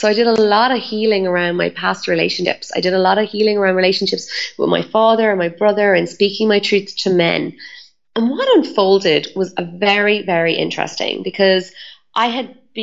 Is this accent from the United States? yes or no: no; Ireland; like I'm Irish, so it's cold usually.